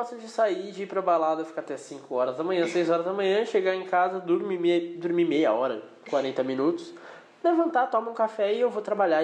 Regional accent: Santos, São Paulo, Brazil; a gente é de Santos, litoral paulista.

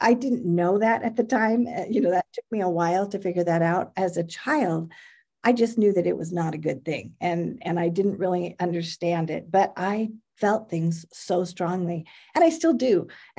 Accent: California, United States; I was raised in California, and my husband and I have just celebrated our 38th anniversary.

